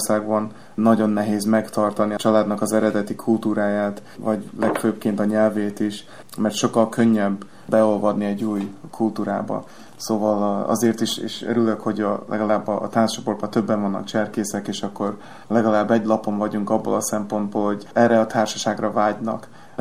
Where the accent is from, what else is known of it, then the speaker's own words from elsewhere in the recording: New Jersey, United States; Ahol én nőttem fel New Jersey-ben, ott is volt hasonló cserkész csapat, magyar iskola, meg néptánc csoportok.